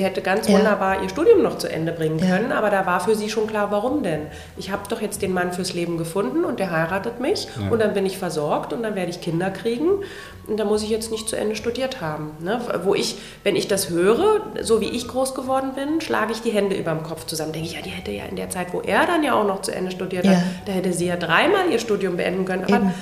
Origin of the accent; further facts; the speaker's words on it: East Germany, Germany; ich komme ja nun aus dem Ostteil des Landes